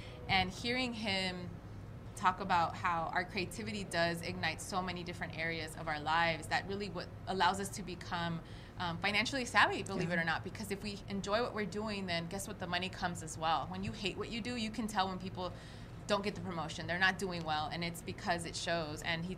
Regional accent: Inglewood, California, United States; growing up in Inglewood during the LA riots

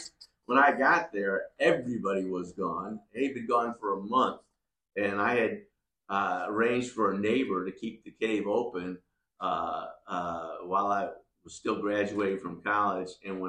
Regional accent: Alabama, United States; because I am from Alabama

